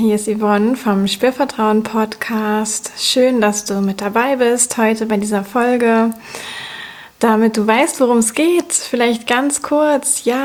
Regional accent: Cologne, North Rhine-Westphalia, Germany; ich komme aus Köln, arbeite hier als Sexualcoach

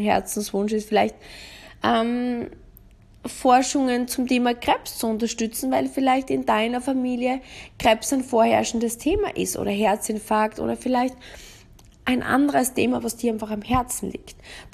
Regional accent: Austria; Es gibt so einen Spruch bei uns in Österreich, mehr als essen und trinken kannst du ja nicht.

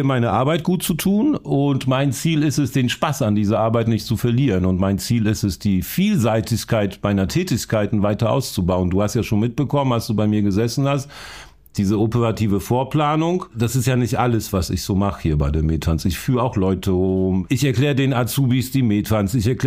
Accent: Bydgoszcz, Kuyavian-Pomeranian Voivodeship, Poland; moved away; Ich bin sehr mit Eisenbahn groß geworden, in meiner Heimatstadt, Nähe des Bahnhofs groß geworden, als das Bahnhofsviertel noch kein Problemstadtteil war in Bydgoszcz.

